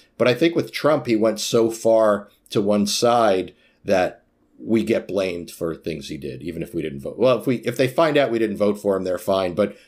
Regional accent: United States; And I said, I'm an American, I'm happy to be here

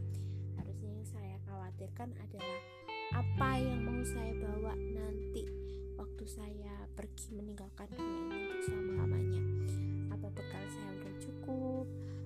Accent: Pekalongan, Central Java, Indonesia; terus di kampung halaman saya di Pekalongan

